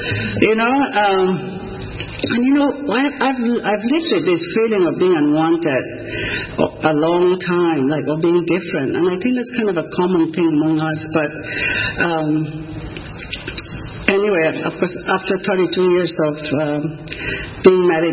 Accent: Mizoram, India; English is a second language; now in Valdosta, United States; As you can see, I'm not from Valdosta, Georgia. I started my art journey on the dark side of the planet called Mizoram. It's in a very remote area of the easternmost part of India.

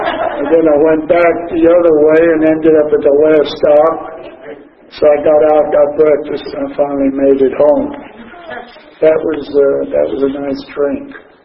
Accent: New York City, New York, United States; born there; Anyway, I was born in Brooklyn, New York, in 1929, August 20th, 1929, and everybody in my family drank.

